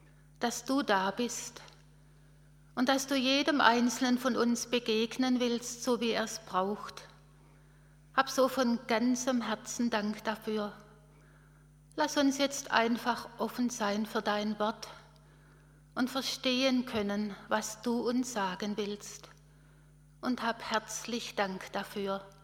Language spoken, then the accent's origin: German; Baden-Württemberg, Germany; accent: Swabian; Mir fällt es schwer, als Schwäbin jetzt eine Stunde lang Hochdeutsch reden zu müssen.